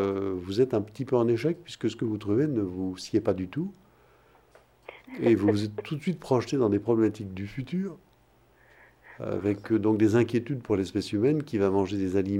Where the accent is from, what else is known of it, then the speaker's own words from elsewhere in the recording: Pérouges, Auvergne-Rhône-Alpes, France; moi je suis de Pérouge. Je suis à côté de Lyon.